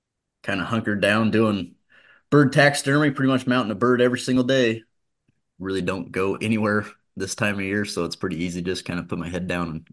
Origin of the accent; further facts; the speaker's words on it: Oregon, United States; now in Kodiak Island, United States; I live on Kodiak Island now. I'm originally from Oregon. I moved up here like 5 years ago now.